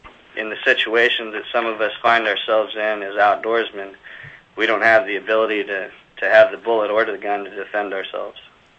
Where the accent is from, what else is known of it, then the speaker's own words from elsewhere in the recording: Dutch Harbor, Alaska, United States; I grew up out in the Aleutians, out in Dutch Harbor, and as a kid, it's just been a huge part of my life for as far back as I can remember.